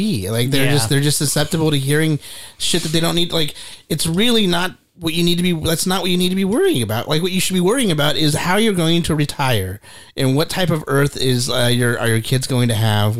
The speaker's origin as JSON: {"language": "English", "region": "California", "country": "United States", "tie": "born or raised there", "said": "I grew up in the Bay Area. And it's a privilege, in a way, to see, like, to grow up in that area, which was somewhat diverse"}